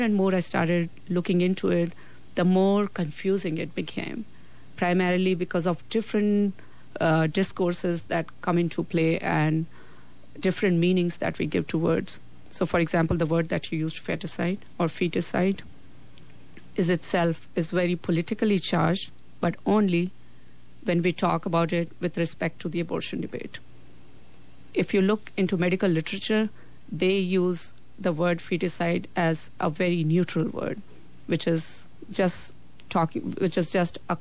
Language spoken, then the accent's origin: English; India; English is a second language; And then being an Indian, I bring my personal experience, which at times comes very contradictory to the kind of conversations we are having.